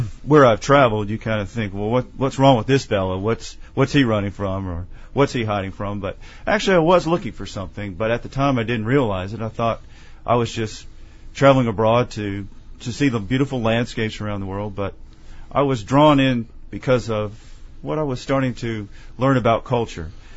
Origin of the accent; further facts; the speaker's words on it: Tennessee, United States; I was born here in Tennessee. Well, actually raised here in Tennessee, but traveled abroad.